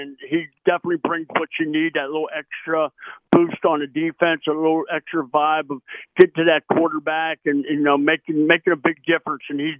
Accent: Pittsburgh, Pennsylvania, United States; I grew up in Pittsburgh. I've been a Steelers fan. Of course, I'm a Bills fan now, but Steelers are my second choice.

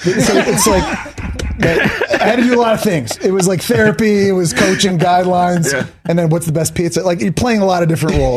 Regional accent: Canada; No. I'm Canadian.

